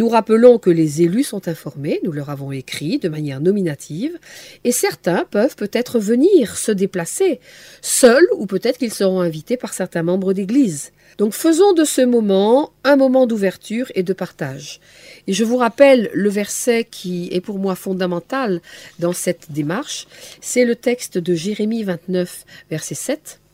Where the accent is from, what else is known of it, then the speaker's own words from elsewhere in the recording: Guadeloupe; et éventuellement chez nous en Guadeloupe